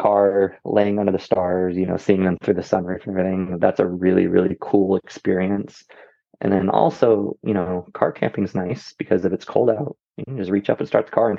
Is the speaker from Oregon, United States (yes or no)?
yes; Medford, Oregon, United States; born there; I was born down in Medford, Oregon, down in Southern Oregon. So okay. the Rogue Valley. I was actually born in Rogue Valley Medical Center.